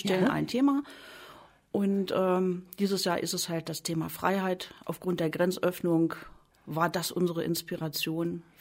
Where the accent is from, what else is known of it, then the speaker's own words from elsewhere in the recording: Bilshausen, Lower Saxony, Germany; born there; now in Rüdershausen, Germany; Genau, aus dem wunderschönen Eichsfeld, gebürtig aus Bilshausen und wohne jetzt seit ungefähr 30 Jahren in Rüdershausen.